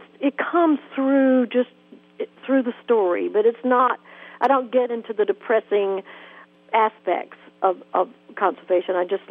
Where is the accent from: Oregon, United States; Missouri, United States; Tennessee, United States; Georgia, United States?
Georgia, United States; When I was growing up in South Georgia, I was very, very lucky to have this wonderful mother